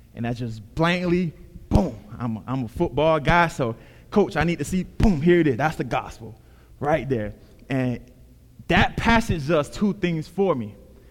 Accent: Miami, Florida, United States; I'm originally from Miami.

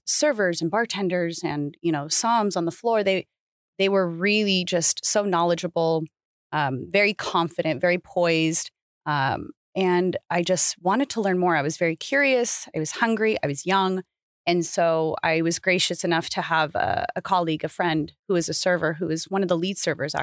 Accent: California, United States; I worked for a fine dining steakhouse, and I'm from Southern California.

